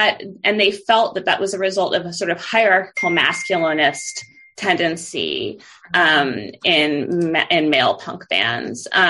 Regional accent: Portland, Oregon, United States; I write about my own experience growing up in Portland, Oregon during the 1990s.

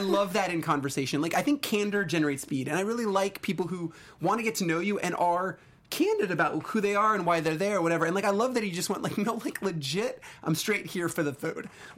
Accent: Arizona, United States; I grew up in Arizona. I love this stuff.

